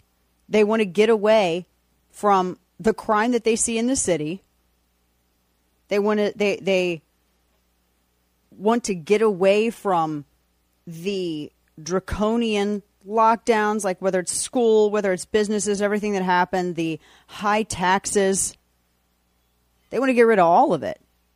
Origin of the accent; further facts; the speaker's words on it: St. Louis, Missouri, United States; like Chicago, my hometown of St. Louis.